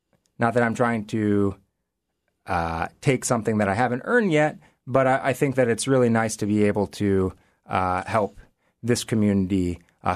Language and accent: English; Memphis, Tennessee, United States; I grew up in Memphis, Tennessee, and Memphis, I suppose, isn't known as a hotbed of Judaism